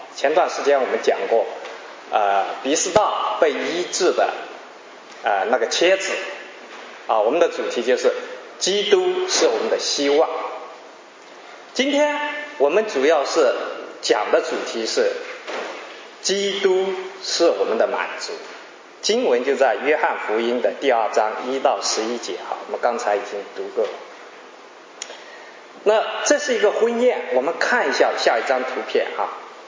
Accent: China; 就像我们今天很类似我们中国人的婚礼啊。

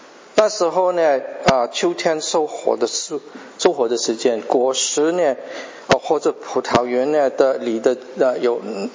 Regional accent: Canada; 你们大部分的人都知道我是在一个小镇长大的。50年前的加拿大和今天的加拿大文化是差得远的。那时候加拿大不是一个多元文化的国家。像我这样的人经常会受那个欺负

